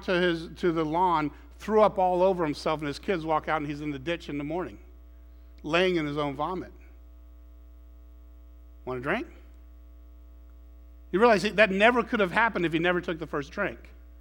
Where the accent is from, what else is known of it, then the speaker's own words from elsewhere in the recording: Clearwater, Florida, United States; Growing up in Clearwater, Florida, no air conditioning. I don't know how we did that.